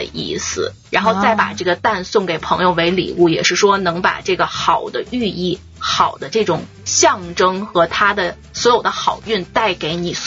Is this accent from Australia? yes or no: yes; Australia; 但是白宫的这个滚鸡蛋和我们澳洲人的，包括如果我们到欧洲去